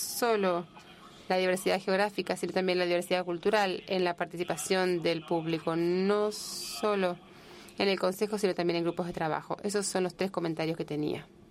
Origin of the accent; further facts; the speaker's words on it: France; Spanish is a second language; hablando desde mi punto de vista como francés, como empresario francés